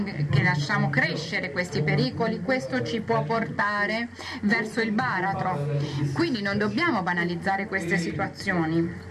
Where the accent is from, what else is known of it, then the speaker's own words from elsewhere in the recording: France; Io che sono francese non mi dimentico della responsabilità del governo